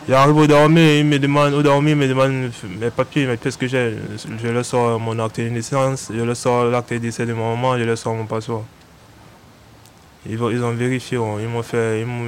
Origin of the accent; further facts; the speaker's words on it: Cameroon; now in France; je lui ai dit, je suis camerounais, puis j'ai pas de papier, mais comment je fais pour avoir minimum un papier qui prouve que je suis camerounais?